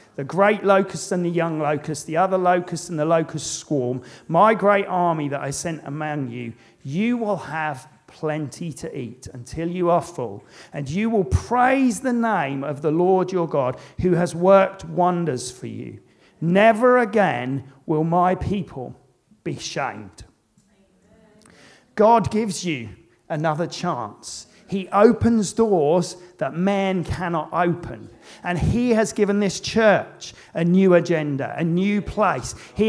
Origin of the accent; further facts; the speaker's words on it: United Kingdom; No one's looking at anybody. We're British.